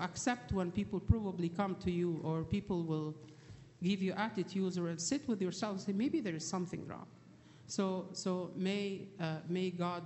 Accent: Alexandria, Alexandria Governorate, Egypt; When I grew up in Egypt, in Alexandria, we were used to see the power outage happening a lot, actually.

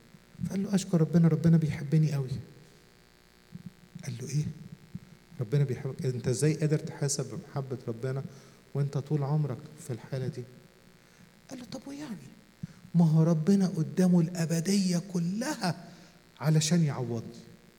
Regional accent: Upper Egypt, Egypt; عندنا في الصعيد مشهورة زراعة النخيل.

